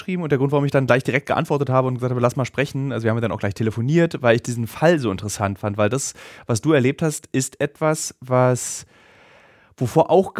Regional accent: East Germany, Germany; für mich als Ossi jetzt keine große Überraschtheit

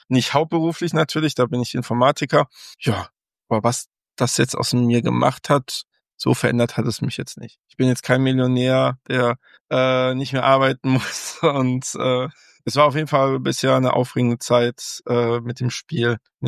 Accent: Mülheim, North Rhine-Westphalia, Germany; also born or lived in Essen; Ich komme nämlich aus dem Pott, aus dem Ruhrgebiet, aus Mülheim. Das liegt zwischen Duisburg und Essen. Und geboren bin ich in Essen.

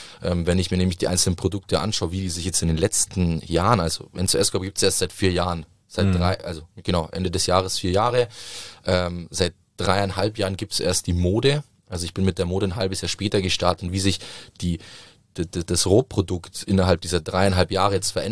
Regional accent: Italy; als Italiener

